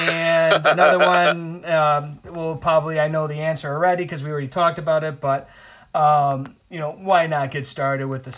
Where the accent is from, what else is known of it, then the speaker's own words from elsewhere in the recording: Buffalo, New York, United States; they used to have that up when I grew up in Buffalo.